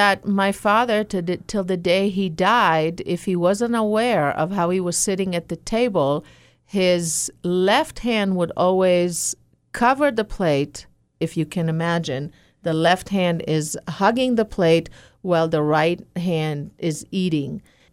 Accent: Israel; I grew up in Israel, with so many of my peers being second generation. And second generation means that our parents were Holocaust survivors.

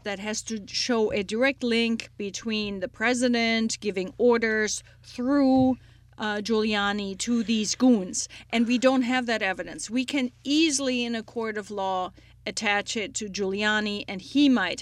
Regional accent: Germany; I'm sorry, I'm from Germany.

